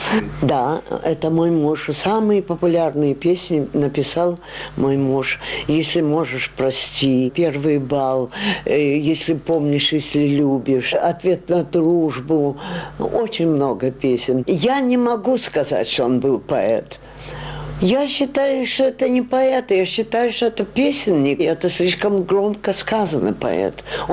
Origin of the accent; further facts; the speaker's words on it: Rostov-on-Don, Rostov Oblast, Russia; now in Moscow, Russia; я ростовчанка, а в Москву я приехала в 19-м году. Я в Петербург поехала раньше, а потом я в Москву переехала, здесь сестра жила.